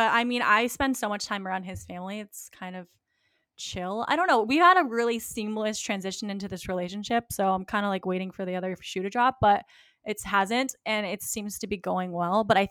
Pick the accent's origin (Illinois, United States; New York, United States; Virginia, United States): Virginia, United States; Virginia Beach; He loves Virginia too, and I'm from Virginia Beach, so that's like my hometown.